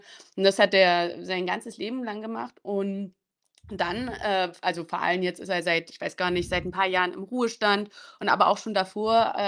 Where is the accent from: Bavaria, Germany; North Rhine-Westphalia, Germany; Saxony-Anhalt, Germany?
Saxony-Anhalt, Germany; Zörbig; Löberitz liegt bei Bitterfeld, Halle und ich komme tatsächlich aus der Gegend. Also ich komme aus Zürbich und Löberitz ist so klein, das ist auch nur ein Ortsteil von Zürbich.